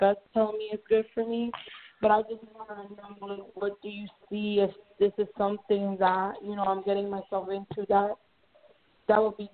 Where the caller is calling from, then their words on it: Miami, Florida, United States; from Miami.